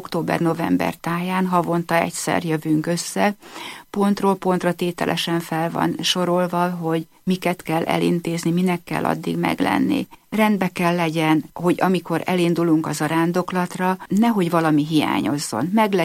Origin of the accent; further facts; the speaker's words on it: Hungary; mivel mi magyarok vagyunk, mindig elénekeljük a himnuszt